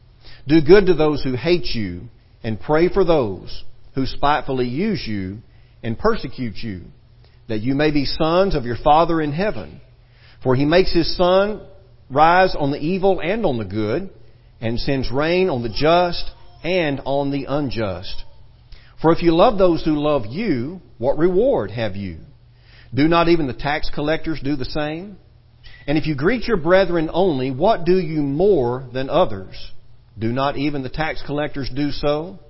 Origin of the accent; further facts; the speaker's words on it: Texas, United States; I mean, we're from Texas, y'all, and we're going to have a hard time with some of this too.